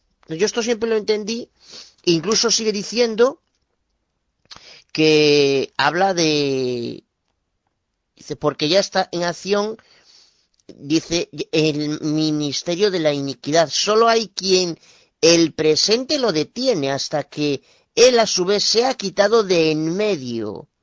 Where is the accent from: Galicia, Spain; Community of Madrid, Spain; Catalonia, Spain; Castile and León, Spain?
Galicia, Spain; Soy abogado de Galicia, España.